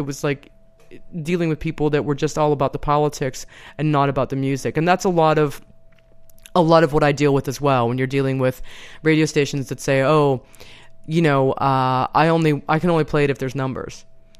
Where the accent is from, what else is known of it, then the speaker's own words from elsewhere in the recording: Cleveland, Ohio, United States; Then came back to the States, to my hometown of Cleveland, Ohio, and got a job on air at a smooth jazz station there.